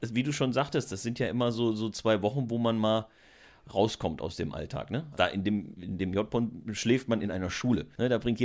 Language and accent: German; Wiesbaden, Hesse, Germany; oder in Wiesbaden jetzt, wo ich herkomme.